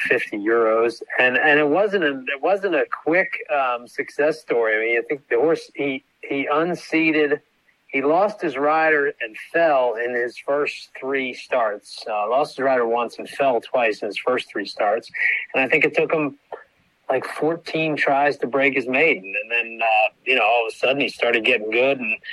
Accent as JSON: {"language": "English", "country": "United States", "said": "As an American steeplechase participant, sometimes it's hard when the Irish or anyone comes over and kind of whips up on us, especially on our biggest day."}